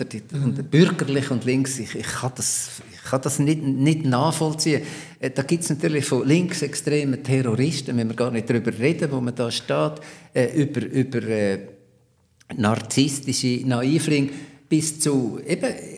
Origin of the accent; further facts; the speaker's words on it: Switzerland; Aber ich bin ein Schweizer, der da zuschaut.